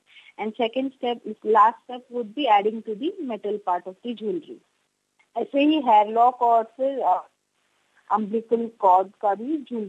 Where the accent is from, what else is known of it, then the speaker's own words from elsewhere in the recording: Chennai, Tamil Nadu, India; मैं चेन्नई इंडिया से हूँ।